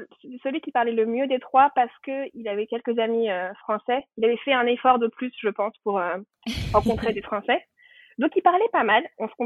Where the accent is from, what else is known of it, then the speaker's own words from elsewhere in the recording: France; je me sens pas que française, je me sens pas que italienne. Je suis un mélange des deux parce que j'ai la culture.